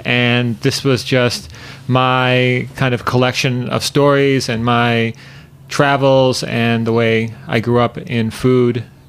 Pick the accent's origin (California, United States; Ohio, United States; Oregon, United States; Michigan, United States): Ohio, United States; It's the foods that I grew up with in Ohio. It's lots of traveling with my family around the country.